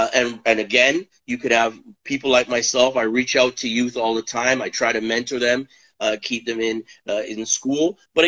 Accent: Toronto, Ontario, Canada; I'm born and raised in Toronto, Canada. I don't know any other country. My background is Jamaican.

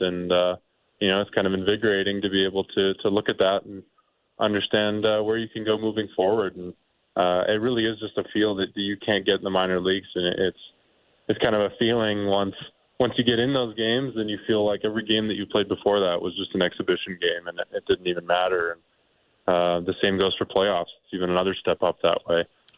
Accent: Canada; it's one that means so much as a Canadian.

